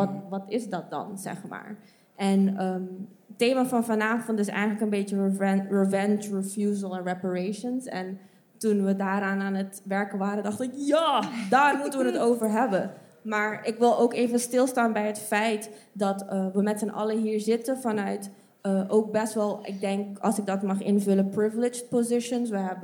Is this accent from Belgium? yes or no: no; Aruba; now in Netherlands; ik kom zelf uit Aruba en mijn ouders zijn Surinaams. Mijn vader is gemixt, ja, Afro-Surinaams en mijn moeder Javaans. Ik woon nu al 9 jaar in Nederland, bijna, ja, volgend jaar 10.